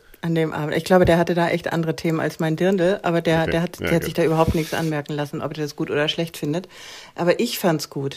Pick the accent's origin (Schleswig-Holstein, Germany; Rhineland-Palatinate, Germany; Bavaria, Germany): Bavaria, Germany; ich bin zwar in Franken geboren und aufgewachsen